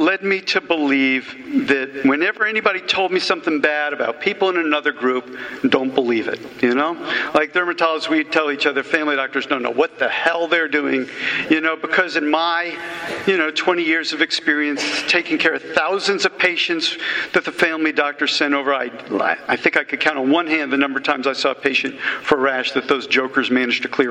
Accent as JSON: {"language": "English", "town": "Washington", "region": "District of Columbia", "country": "United States", "tie": "born or raised there", "said": "I grew up in Washington, D.C., but as far as I was concerned, there were only two restaurants in town."}